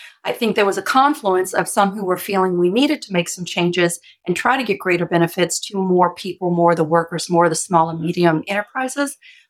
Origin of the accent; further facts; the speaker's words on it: Kentucky, United States; I grew up in Kentucky. So I went from Kentucky to North Wales.